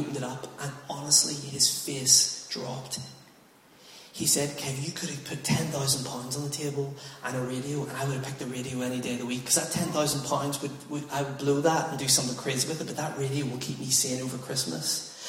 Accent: Ireland; I'm not going to cut it that short. I'm Irish.

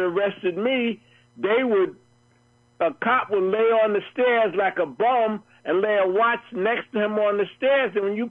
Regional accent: Brooklyn, New York, United States; I grew up in Brooklyn, and I knew the things that the police did to you.

